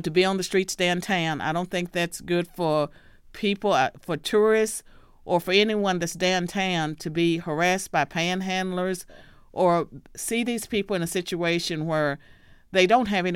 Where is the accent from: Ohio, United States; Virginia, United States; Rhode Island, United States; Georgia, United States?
Virginia, United States; I was born and raised in Virginia, in a rural area. I was one of 12 children.